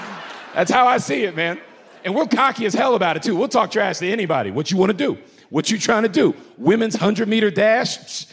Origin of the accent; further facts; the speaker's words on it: Florida, United States; Not that dumb, and I grew up in Florida.